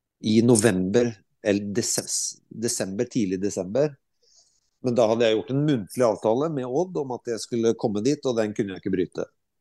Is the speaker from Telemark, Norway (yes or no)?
yes; Skotfoss, Telemark, Norway; now in Skien, Norway; vi flytta hjem til Skien. Skotfoss er jo selvfølgelig hjemstedet mitt, så veldig flott plass. Men det ble Skien fordi at der hadde vi familie og venner.